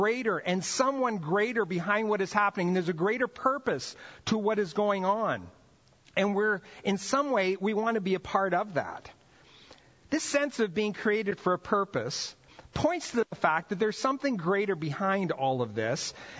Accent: Brazil; English is a second language; I grew up in Brazil, okay? Played soccer, basketball. Like, baseball was like a foreign language.

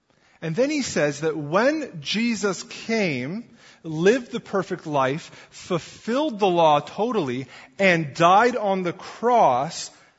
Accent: East Coast, United States; I'm from the East Coast, and I'm very comfortable eating lobster.

